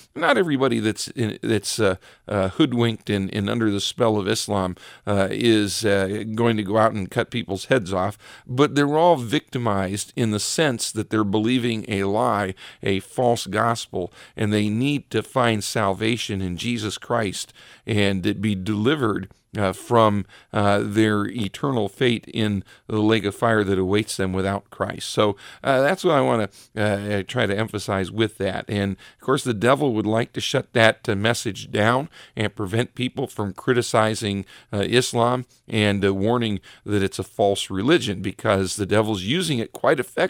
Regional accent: Ohio, United States; I work the poles in, you know, my hometown, and I was working the poles in our town is generally predominantly Republican

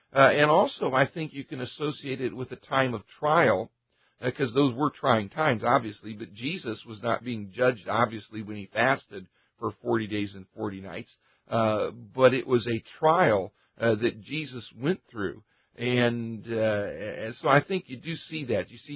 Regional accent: Richfield, Ohio, United States; Well, I grew up in Richfield.

